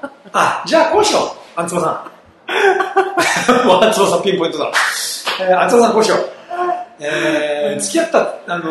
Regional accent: Hiroshima, Japan; accent: Hiroshima dialect; そう、広島の方言が出ちゃったりしてるかもな、もしかしたらな。

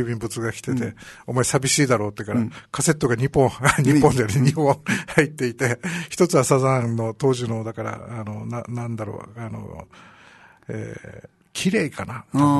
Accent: Okinawa, Japan; 地元沖縄にいたんで、あ、遠距離恋愛だから

